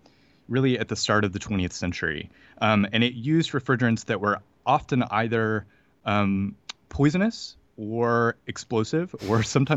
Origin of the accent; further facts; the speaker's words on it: the South, United States; I grew up in the South where it was very hot and humid, and lived my life in air conditioning